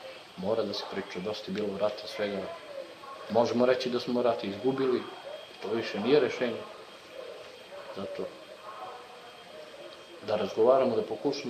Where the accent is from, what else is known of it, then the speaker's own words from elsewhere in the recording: Mitrovica, Mitrovica District, Kosovo; Mi smo Srbi sa Kosova. Od uvek ovde živim, ovde sam rođen, baba, deda, njihovi baba i deda.